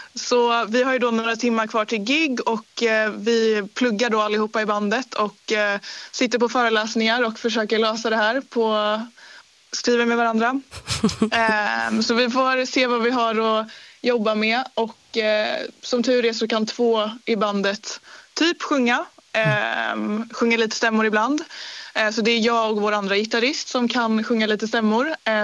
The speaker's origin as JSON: {"language": "Swedish", "town": "Stockholm", "region": "Stockholm County", "country": "Sweden", "said": "Jag är 22 år och jag kommer från Stockholm."}